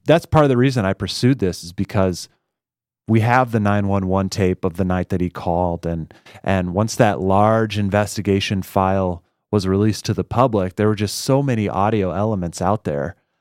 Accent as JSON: {"language": "English", "region": "Illinois", "country": "United States", "said": "Yeah, no, I'm from Illinois originally, and I fell in love with public radio when I was in undergrad"}